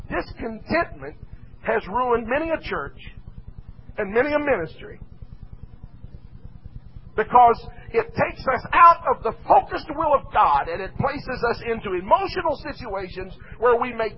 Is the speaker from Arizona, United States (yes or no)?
no; Kansas City, Missouri, United States; born there; I was born in Kansas City. Some of you know that.